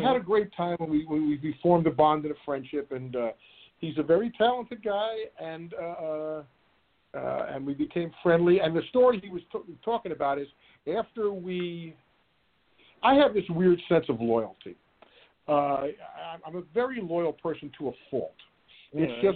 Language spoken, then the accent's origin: English; Union, New Jersey, United States; also born or lived in Newark; Yeah, I'm from Union. Yeah. My brother stayed. We were born from Newark. The family's originally from Newark